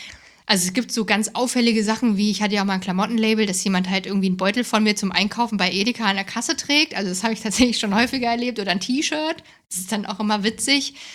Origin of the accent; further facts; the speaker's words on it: Hesse, Germany; Ich komme aus Hessen, also ich bin in Hessen im Dorf groß geworden. Da ist Wölfersheim nicht weit